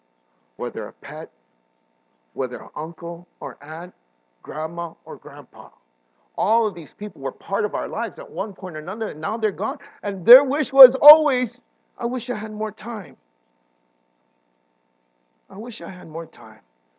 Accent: Hawaii, United States; I'm from Hawaii. I speak, you know, a different language and all these other things.

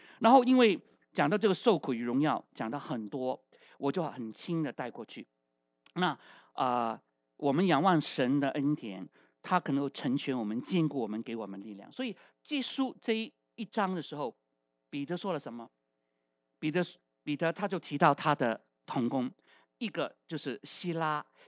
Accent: China; 我们中国人呐、啊，啊，吃饭都要离台三尺，表示是君子。

